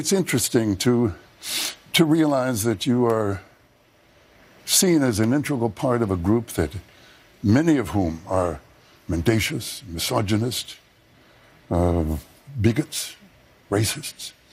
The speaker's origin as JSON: {"language": "English", "country": "Canada", "said": "I am a Canadian."}